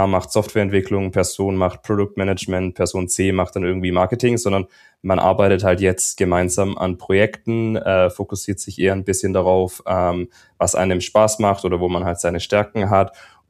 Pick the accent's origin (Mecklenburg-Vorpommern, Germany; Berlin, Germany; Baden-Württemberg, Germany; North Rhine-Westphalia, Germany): Baden-Württemberg, Germany; now in Nuremberg, Germany; Ich bin gebürtig Schwabe, würde ich sagen, also aus einem kleinen Dorf bei Stuttgart. Mittlerweile wohne ich in Nürnberg.